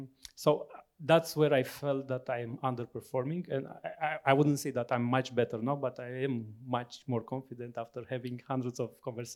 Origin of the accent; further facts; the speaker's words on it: Romania; English is a second language; So I didn't feel that that the fact that I was from Romania created a problem.